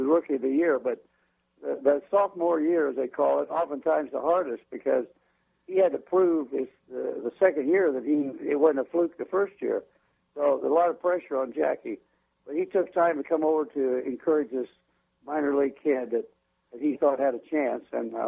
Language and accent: English; Anderson, Indiana, United States; now in Brooklyn, United States; I'd been a kid around the Y in my hometown of Anderson, Indiana.